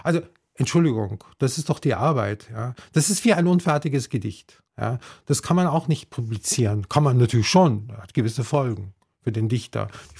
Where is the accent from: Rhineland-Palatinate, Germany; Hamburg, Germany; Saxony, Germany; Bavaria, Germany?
Bavaria, Germany; Munich; Ich komme aus München.